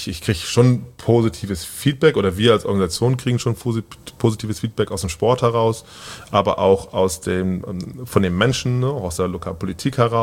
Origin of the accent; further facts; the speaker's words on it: Wilhelmsburg, Hamburg, Germany; wenn ich sage, ich komme aus Wilhelmsburg, erstmal so, oh krass, Wilhelmsburg.